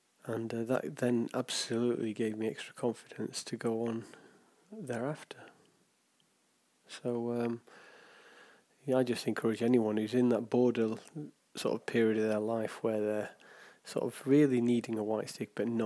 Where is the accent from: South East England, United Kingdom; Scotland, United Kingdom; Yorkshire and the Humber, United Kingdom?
Yorkshire and the Humber, United Kingdom; Huddersfield; I remember going around my hometown of Huddersfield